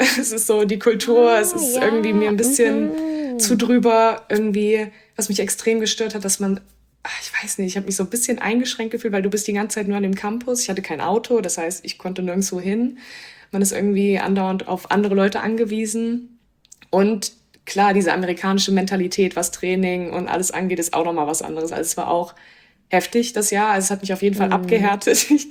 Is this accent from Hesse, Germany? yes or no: yes; Kassel, Hesse, Germany; born there; 23 Jahre alt, komme gebürtig aus Kassel